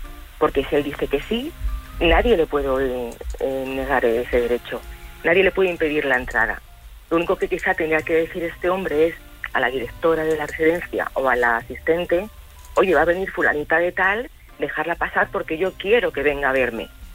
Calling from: Madrid, Community of Madrid, Spain; de Madrid.

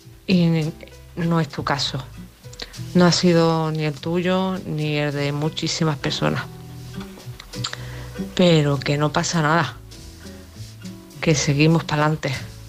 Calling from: Málaga, Andalusia, Spain; de Málaga.

